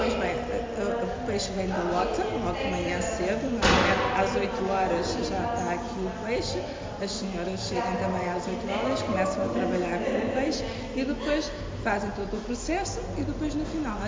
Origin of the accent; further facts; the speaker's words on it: Peniche, Centro, Portugal; now in Matosinhos, Portugal; lá em Peniche, aqui tem no mar também. É uma vila de pescadores